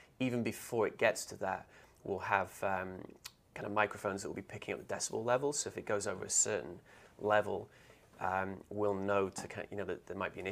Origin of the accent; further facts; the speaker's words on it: London, United Kingdom; also born or lived in Austin, United States; now in United States; I moved initially from London in England to Austin, Texas